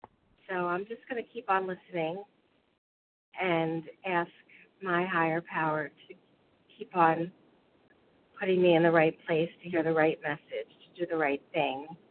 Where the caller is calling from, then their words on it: New Jersey, United States; So I'm calling from New Jersey.